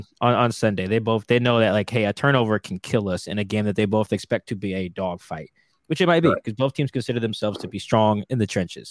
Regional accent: Seattle, Washington, United States; I'm from Seattle. Nate's from South Seattle. I'm from South Seattle.

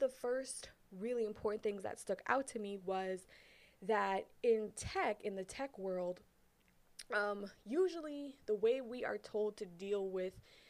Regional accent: Brooklyn, New York, United States; the other half of my childhood growing up in Brownsville, Brooklyn, which is definitely what people would consider the hood

